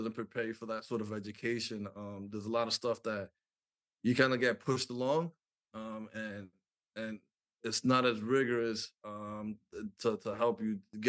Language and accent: English; New York City, New York, United States; also born or lived in Providence; I originally am from New York. I love to give credit to New York City. I grew up in Washington Heights, 180 and Broadway. But I moved here about like sixth grade.